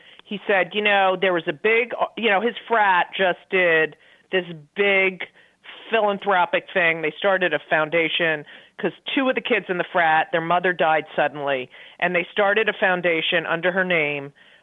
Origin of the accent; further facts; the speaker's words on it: New Jersey, United States; I'm from New Jersey, and that is the exact kind of kid I went to high school and grammar school